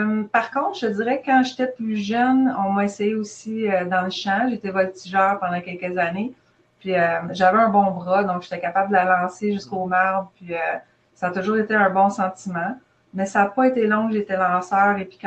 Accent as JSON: {"language": "French", "town": "LaSalle", "region": "Quebec", "country": "Canada", "tie": "born or raised there", "said": "J'ai grandi à Ville-la-Salle, puis à Ville-la-Salle, les sports les plus populaires, c'était toujours le hockey l'hiver, puis le baseball l'été."}